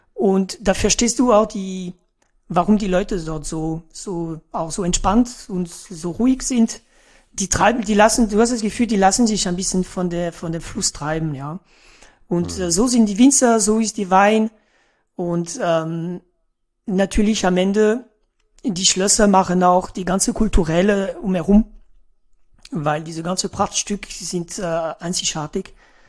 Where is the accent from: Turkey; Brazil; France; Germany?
France; Centre-Val de Loire; Also als erste Stelle an der Loire würde ich tatsächlich an der Touraine gehen, weil es ist meine Heimat, da hängt das Herz einfach drin